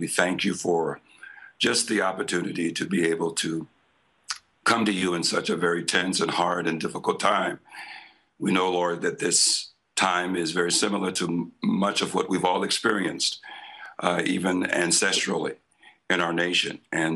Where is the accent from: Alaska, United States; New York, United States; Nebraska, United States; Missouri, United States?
Missouri, United States; St. Louis; As I grew up here in the St. Louis region and traveled around the country and the world